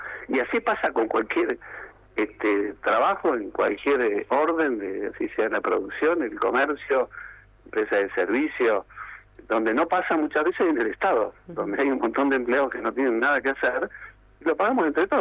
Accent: Argentina; Como argentinos, tengo que decirte que hay empleados del Estado

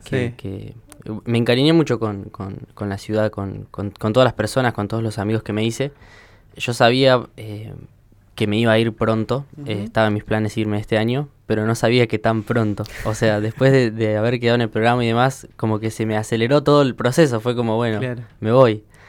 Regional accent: Zapala, Neuquén, Argentina; Soy nacido en Zapala, neuquino.

